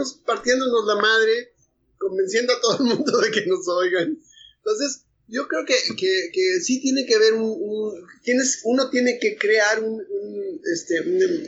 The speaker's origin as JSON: {"language": "Spanish", "country": "Mexico", "said": "ahorita ya es clarísimo que somos de México."}